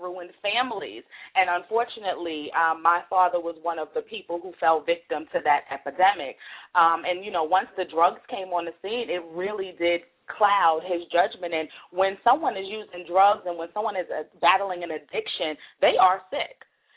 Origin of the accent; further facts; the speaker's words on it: Brooklyn, New York, United States; now in Virginia, United States; I grew up in Brooklyn all my life. I've only actually been in Virginia for about 4 years.